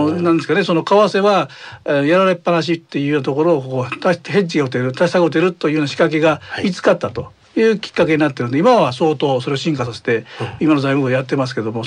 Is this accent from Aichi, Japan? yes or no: no; Himeji, Hyogo, Japan; 姫路です。